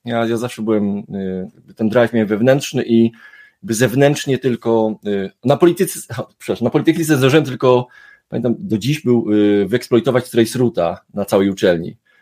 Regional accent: Tarnobrzeg, Subcarpathian Voivodeship, Poland; pochodzę z mniejszego miasta, pochodzę z Tarnobrzegu

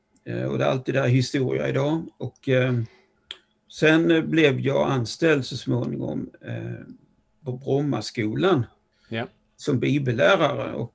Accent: Perstorp, Skåne, Sweden; also born or lived in Stockholm / Finland / United States; now in Örebro, Sweden; Ni hör ju att jag inte är närkebo, det kommer ni upptäcka här. Jag är uppväxt i Skåne, i Perstorp, en liten kommun i norra Skåne. Och sen har jag bott på olika ställen, platser i Stockholm, hade en period i Finland och nu är det Örebro.

